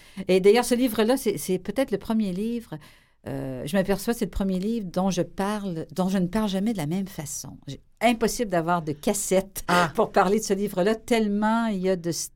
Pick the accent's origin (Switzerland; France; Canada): Canada; Quebec City, Quebec; born there; Je suis née à Québec